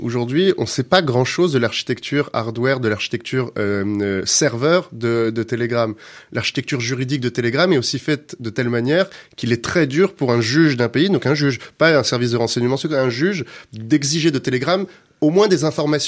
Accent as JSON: {"language": "French", "country": "France", "said": "on est français"}